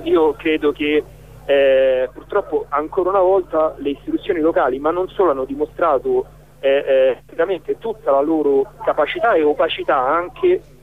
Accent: Albano Laziale, Lazio, Italy; io sono nato ad Albano e vivo ad Albano da sempre, da 35 anni

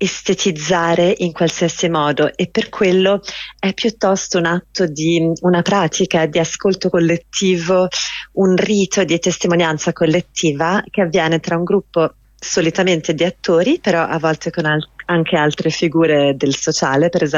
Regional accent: Gaza, Gaza Strip, Palestine; Sono nato palestinese a Gaza, non l'ho scelto. Sono cresciuto in una grande famiglia povera

